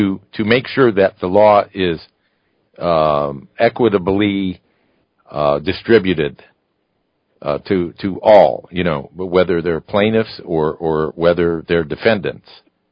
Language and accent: English; United States; I was asked a question about my feelings as an American and as a person living on this planet